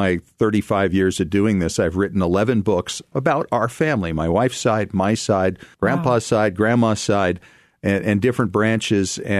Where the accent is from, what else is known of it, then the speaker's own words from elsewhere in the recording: East Coast, United States; born there; I've also learned to appreciate history and how my people kind of fit into that, because I was born in the East.